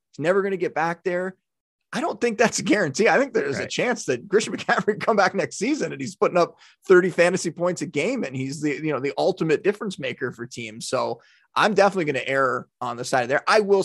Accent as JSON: {"language": "English", "region": "New York", "country": "United States", "tie": "born or raised there", "said": "I mean, you know, growing up near Buffalo, a lot of Bills fans in my fantasy leagues back in the day still are."}